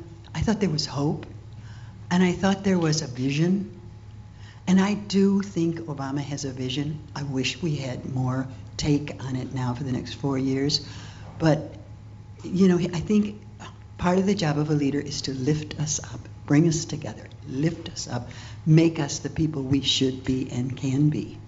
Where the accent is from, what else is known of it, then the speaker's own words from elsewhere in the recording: Milwaukee, Wisconsin, United States; And I'm from Milwaukee, East Side.